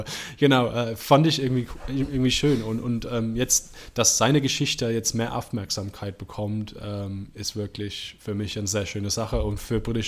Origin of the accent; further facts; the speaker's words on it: West Midlands, United Kingdom; German is a second language; Das ist eine Stadt, die ist bestimmt 30 Minuten weg von meiner Heimatstadt.